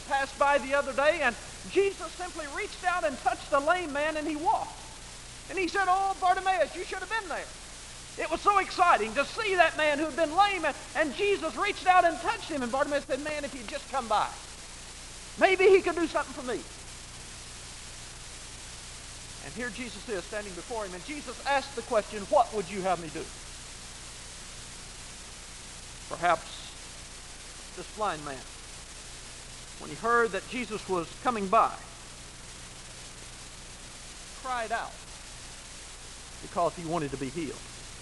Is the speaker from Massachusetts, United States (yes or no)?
no; Texas, United States; I come from Texas. And as all Texans, I was involved in football growing up.